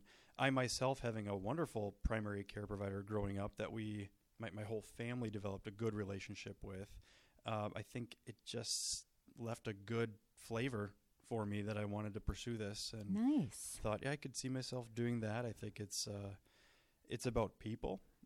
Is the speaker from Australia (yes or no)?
no; De Pere, Wisconsin, United States; So, I grew up in DePeer, so I'm from the area. Did my undergraduate down in Missouri and then came back home.